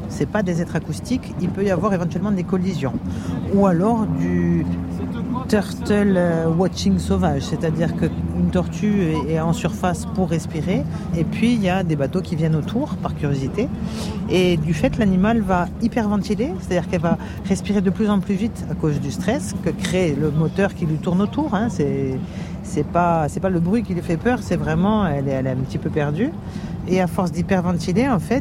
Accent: Corsica, France; Je la connais déjà en tant que Corse

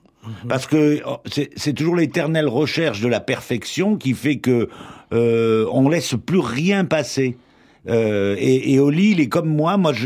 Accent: Nice, Provence-Alpes-Côte d'Azur, France; mais c'était pas logique dans notre tête de faire du rock'n'roll à nous, en tant que Niçois, de faire du rock'n'roll en français.

